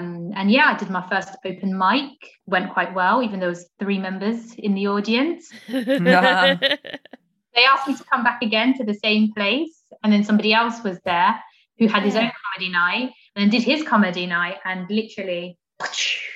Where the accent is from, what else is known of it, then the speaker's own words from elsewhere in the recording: Portsmouth, South East England, United Kingdom; And as you can probably all tell by looking at me, I'm not from around here. I'm actually from Portsmouth.